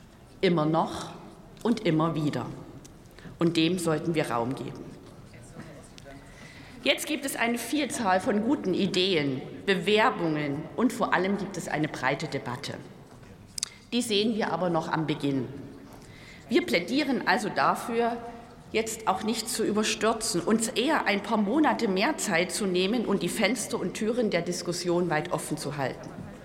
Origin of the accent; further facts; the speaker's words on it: Plauen, Saxony, Germany; An diesem Tag gingen in Plauen, in meiner Heimat, rund 15.000 mutige Menschen auf die Straße